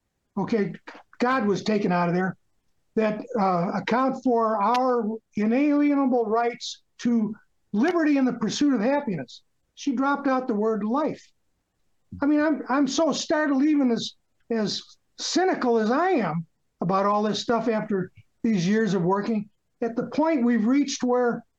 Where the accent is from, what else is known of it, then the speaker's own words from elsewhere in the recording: Illinois, United States; I love Utah. Even though I'm from Illinois, I mean, I love Utah a lot.